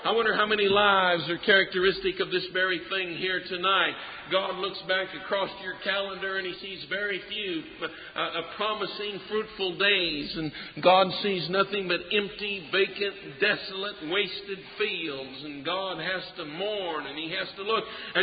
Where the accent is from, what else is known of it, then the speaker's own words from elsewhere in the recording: Colorado, United States; Grasshoppers out in my home state of Colorado